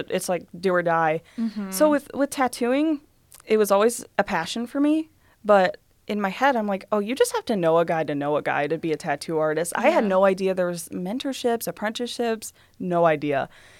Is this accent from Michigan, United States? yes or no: no; Toledo, Ohio, United States; Yeah. So I grew up in Toledo, Ohio. Mostly went to Sylvania schools.